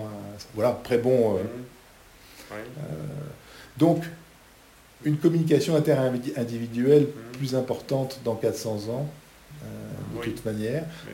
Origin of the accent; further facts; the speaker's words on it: France; now in Belgium; même si je suis français, je réside pour l'instant en grande partie en Belgique.